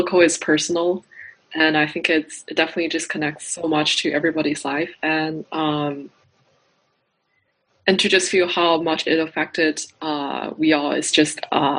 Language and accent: English; China; since I came from a very different political background, I'm from China.